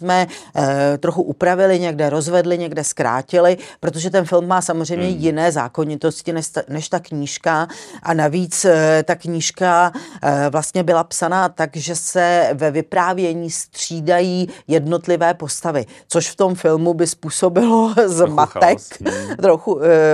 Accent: Zlín, Zlín Region, Czechia; born there; Já jsem se narodila ve Zlíně, tehdy se ještě to jmenovalo Gottwaldov

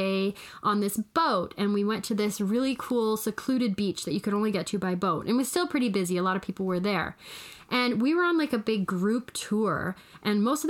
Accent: Rocky Mountains, United States; We come from the Rocky Mountains, like, I can't even do anything more than a wave pool wave.

